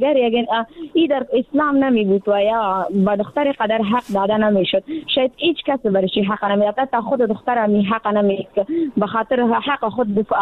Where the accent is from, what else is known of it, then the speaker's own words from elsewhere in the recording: Afghanistan; همه ما افغان هستیم